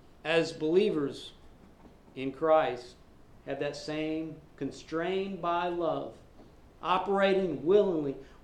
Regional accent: Arkansas, United States; I'm originally from Arkansas, so I'm proud to be from the South.

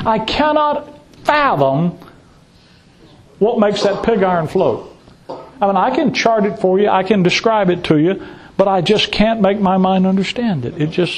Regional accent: Gulf Coast, United States; I love the water. Born and raised on the Gulf Coast.

